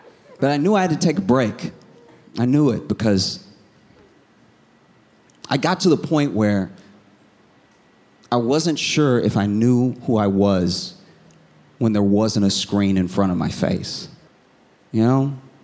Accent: the South, United States; I was raised in the South, right? So I was raised to be polite

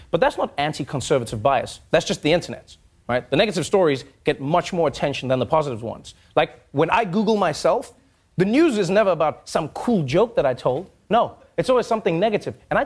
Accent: South Africa; All of a sudden, I'm just a South African baby slammer. That's who I am.

